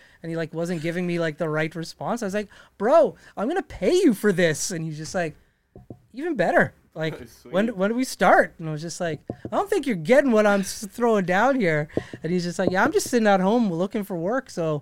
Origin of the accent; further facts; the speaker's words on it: Alberta, Canada; Like, I grew up in Dickensfield and I moved there when I was 5 years old. And by 8, I was just walking around all of Dickensfield, going into Thickwood.